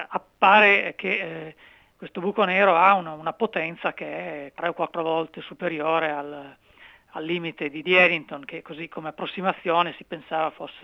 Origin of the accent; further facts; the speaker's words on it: Turin, Piedmont, Italy; now in Perth, Australia; Io sono nato e cresciuto a Torino.